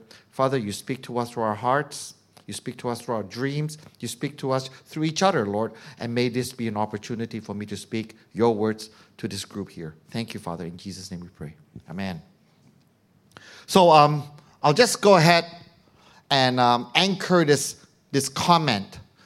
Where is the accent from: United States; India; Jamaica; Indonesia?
Indonesia; also born or lived in Taiwan; now in Bedok, Singapore; So I was born in Taiwan at a very young age. My family came to Indonesia.